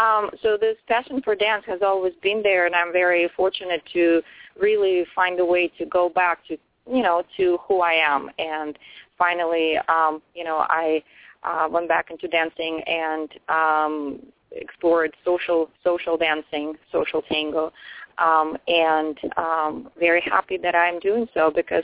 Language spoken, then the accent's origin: English; Russia; moved away; I'm originally from Russia, and I've been here for almost 20 years. Next year will be 20 years.